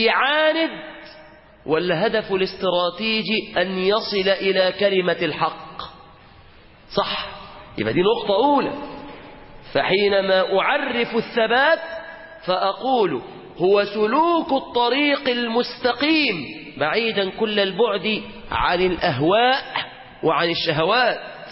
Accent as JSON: {"language": "Arabic", "region": "Upper Egypt", "country": "Egypt", "said": "لان انا صعيدي اكتر منكم في الحاجات دي"}